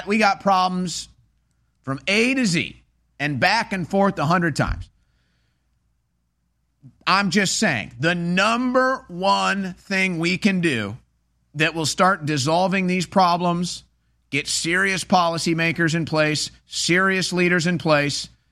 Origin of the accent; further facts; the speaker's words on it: United States; I'm an American.